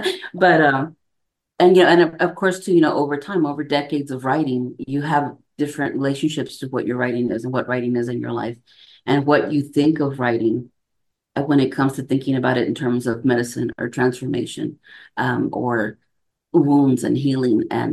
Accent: Texas, United States; And so I'm from the Rio Grande Valley, and I actually didn't encounter borderlands until I was in college, early 90s in upstate New York.

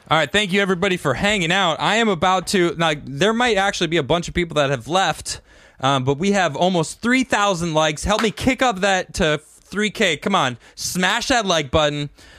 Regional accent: Chicago, Illinois, United States; born there; Well, that's easy. Chicago. You guys should know that, right? I was born in Chicago.

